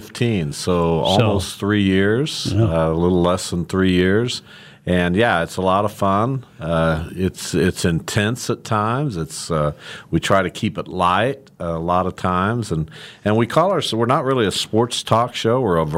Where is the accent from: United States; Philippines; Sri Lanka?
United States; Derby, Kansas; I grew up in Derby. I moved there with my family when I was 2 years old and graduated from Derby High School in 1973 and loved that community, loved its small-town nature at the time.